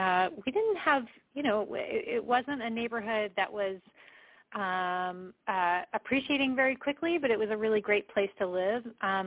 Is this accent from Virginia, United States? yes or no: yes; Richmond, Virginia, United States; I grew up here in the Richmond area, and then I moved away for a long time, and I came back.